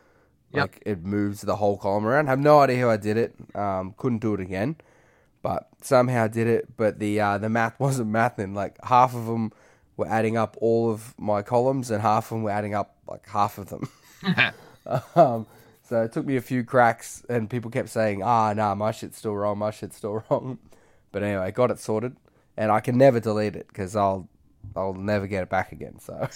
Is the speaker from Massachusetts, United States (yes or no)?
no; Grand Rapids, Michigan, United States; what is my hometown in Grand Rapids, Michigan. I could be staying at my grandparents' house